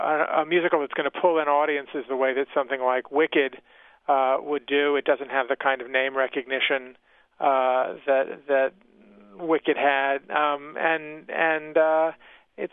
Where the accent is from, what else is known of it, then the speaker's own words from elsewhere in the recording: Lake Charles, Louisiana, United States; I grew up in Lake Charles, Louisiana, in a Jewish family.